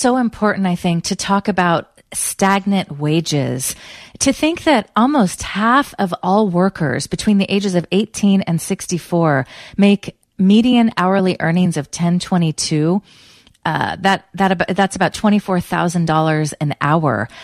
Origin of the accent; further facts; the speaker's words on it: Petaluma, California, United States; I grew up in Petaluma, which is about 45 minutes north of San Francisco.